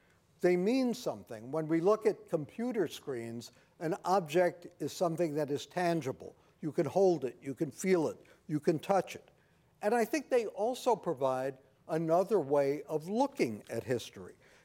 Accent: New York City, New York, United States; The prototype, it turned out, was created in 1902, not far from where I grew up in Brooklyn.

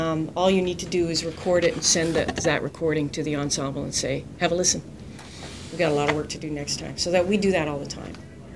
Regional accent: Ontario, Canada; I'm old enough to remember growing up in rural Ontario. I'm Canadian.

